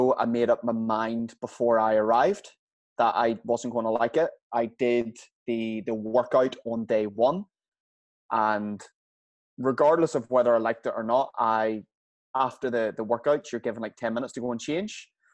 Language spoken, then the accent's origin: English; Belfast, Northern Ireland, United Kingdom; moved away as an adult; So I grew up in Belfast. I was in Belfast until I was 30 years old. I'm now 33.